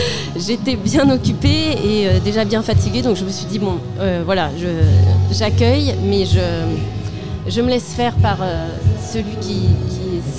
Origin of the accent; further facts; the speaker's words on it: Île-de-France, France; Je viens de Seine-Saint-Denis.